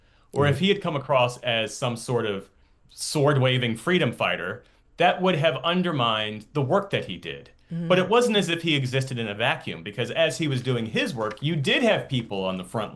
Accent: Voorhees, New Jersey, United States; I grew up in Voorhees, went to Voorhees Middle School

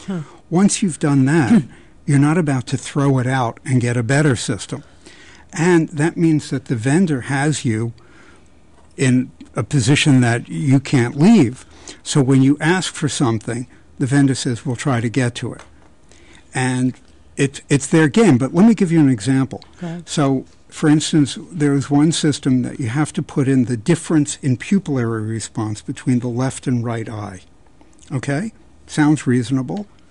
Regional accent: New York, United States; I'm from New York.

